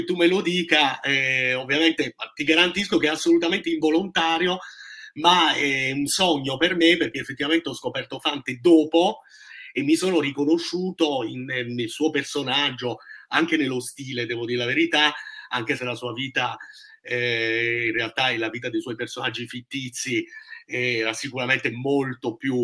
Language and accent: Italian; Abruzzo, Italy; moved away; essendo un abruzzese espatriato e non seguendo ormai da tanti anni, come hai detto, sì, saranno 14 anni ormai